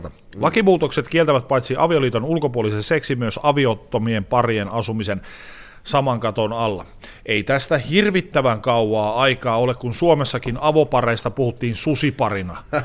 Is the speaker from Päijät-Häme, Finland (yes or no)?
no; Oulu, North Ostrobothnia, Finland; Minä olen Oulusta kotoisin